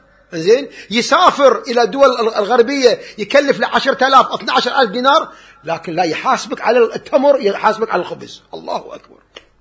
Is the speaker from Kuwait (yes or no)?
yes; Kuwait; احنا بالشعير يمكن ما عندنا بالكويت، مكان ثاني بيصل.